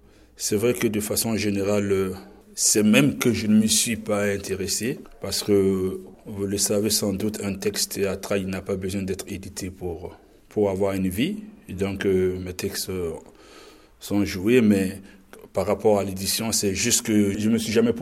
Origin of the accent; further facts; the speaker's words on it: Burkina Faso; en tant que Burkinabé ou en tant que jeunesse Burkinabé, on se pose.